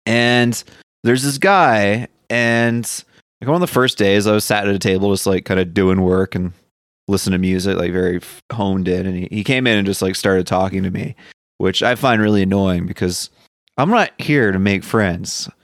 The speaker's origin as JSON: {"language": "English", "country": "Canada", "said": "Well, one, we're Canadian"}